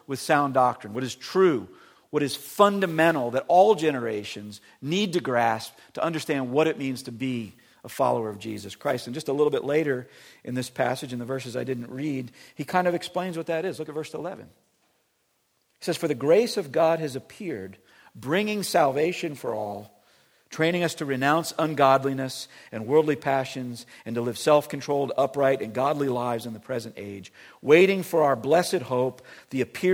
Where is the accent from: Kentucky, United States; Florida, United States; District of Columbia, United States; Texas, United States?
Florida, United States; now in St. Louis, United States; I'm not from St. Louis, I'm from Florida, but you move to St. Louis